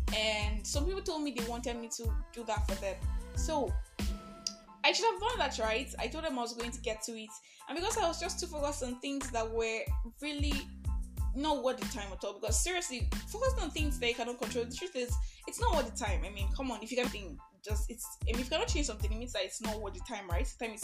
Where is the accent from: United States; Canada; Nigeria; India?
Nigeria; I am born Nigerian, I am fully bred Nigerian